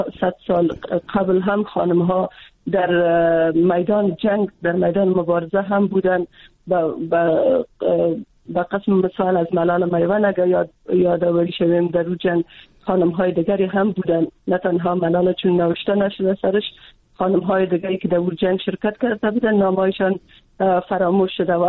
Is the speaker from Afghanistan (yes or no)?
yes; Afghanistan; خودم چون از افغانستان هستم